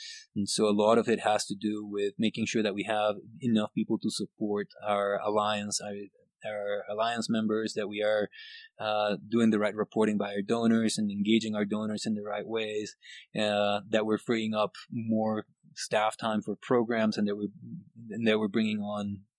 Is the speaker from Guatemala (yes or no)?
yes; Guatemala; I grew up in Guatemala.